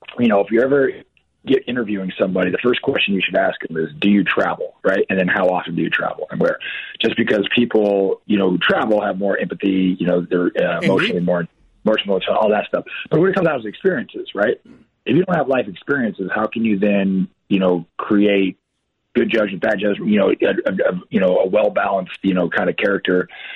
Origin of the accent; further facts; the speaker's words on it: Santa Clara, California, United States; It was back in my hometown of Santa Clara, you know, Santa Clara County